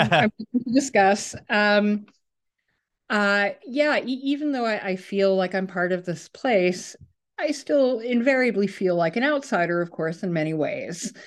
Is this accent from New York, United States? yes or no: yes; Manhattan, New York, United States; Born and raised in Manhattan.